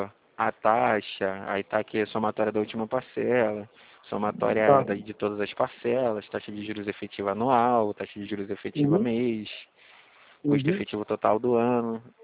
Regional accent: Rio de Janeiro, Brazil; É, eu sou de Jacarepaguá, sou da Taquara, Nelson Cardoso.

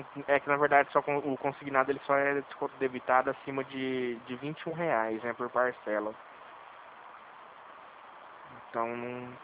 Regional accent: Dracena, São Paulo, Brazil; Eu sou de Dracena, interior de São Paulo

